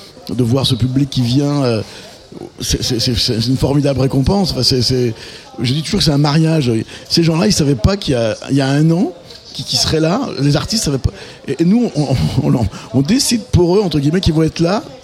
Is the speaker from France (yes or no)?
yes; France; On est vraiment des Français, on râle tout le temps